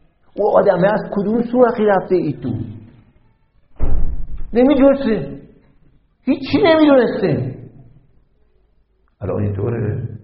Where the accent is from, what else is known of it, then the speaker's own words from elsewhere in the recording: Iran; ما گاهی از باز 30 سال پیش در خارج از کشور در اروپا و آمریکا، اگه میپرسن بچه کجایی، میگفتیم ایران